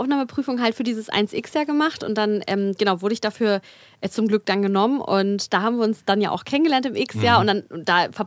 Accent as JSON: {"language": "German", "region": "Hamburg", "country": "Germany", "said": "Ich komme aus Hamburg."}